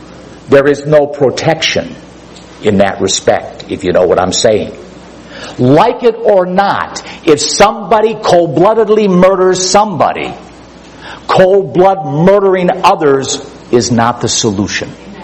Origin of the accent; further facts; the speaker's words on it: Cleveland, Ohio, United States; I still have a hard time digesting the event that occurred in my hometown, Cleveland